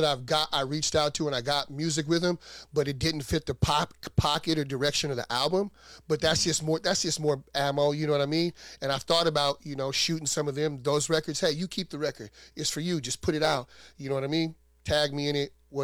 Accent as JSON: {"language": "English", "town": "Fairbanks", "region": "Alaska", "country": "United States", "said": "Like, even though I'm from Fairbanks, right, the south side of Fairbanks"}